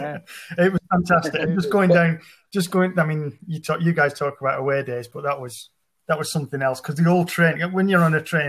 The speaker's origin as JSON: {"language": "English", "town": "Shaw", "region": "North West England", "country": "United Kingdom", "tie": "born or raised there", "lives_now": "France", "said": "Well, I was born in Shaw, and born in Oldham, and I lived in Shaw all my life."}